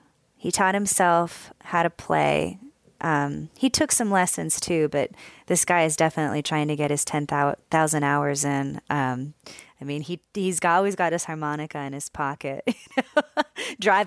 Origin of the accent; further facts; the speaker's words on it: Houston, Texas, United States; I grew up mostly in Houston